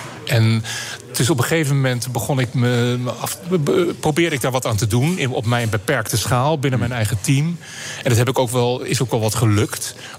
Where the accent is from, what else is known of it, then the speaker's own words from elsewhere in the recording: Netherlands; now in Paris, France; Ik wilde weg van alles. Dus ik ben ook weg uit Nederland inmiddels.